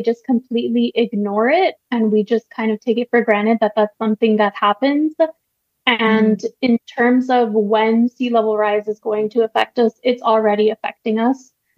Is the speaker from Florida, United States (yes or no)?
yes; Miami, Florida, United States; like I grew up in Miami, so it's scary kind of seeing it get worse and worse every year.